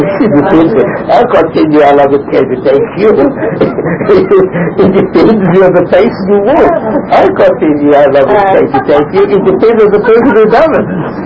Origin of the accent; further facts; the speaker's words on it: South Africa; we come from the same country. He comes from North Africa, I come from South Africa.